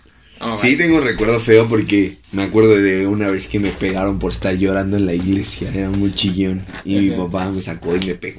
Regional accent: Mexico City, Mexico; yo sí soy del DF. Para mí sigue siendo DF, no CDMX.

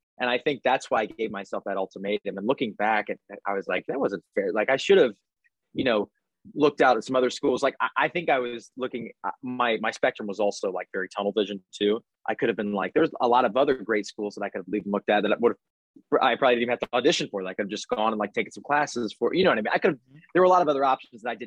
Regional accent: Midwest, United States; growing up in the Midwest.

